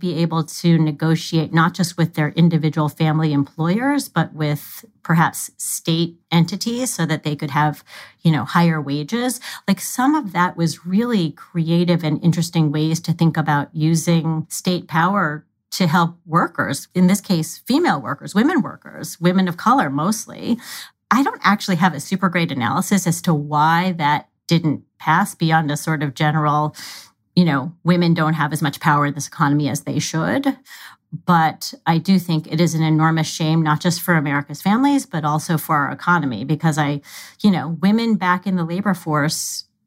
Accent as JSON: {"language": "English", "region": "California", "country": "United States", "said": "Maybe it's because, you know, I'm a Californian who remembers"}